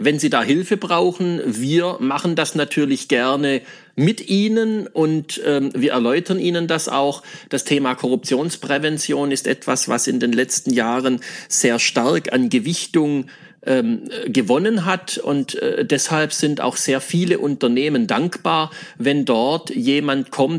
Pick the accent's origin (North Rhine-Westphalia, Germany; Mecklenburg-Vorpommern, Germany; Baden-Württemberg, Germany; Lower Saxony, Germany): Baden-Württemberg, Germany; wie man so schön bei uns im Schwabenland sagt, die Katz der Boom nuff.